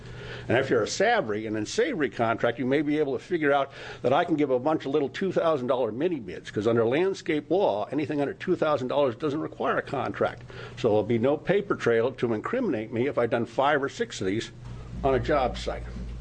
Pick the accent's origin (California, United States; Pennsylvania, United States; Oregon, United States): Oregon, United States; Gales Creek; I'm from Gales Creek, Oregon